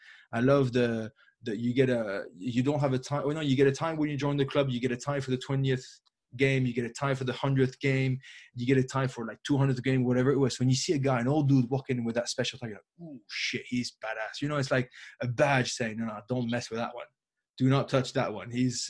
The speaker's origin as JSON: {"language": "English", "town": "Paris", "region": "Île-de-France", "country": "France", "tie": "born or raised there", "second_language": "English", "said": "I am from Paris. I was born and raised in Paris, okay. But when I say raised, I physically lived in Paris like 5 or 6 years in my life, up to when I was 18 and came back."}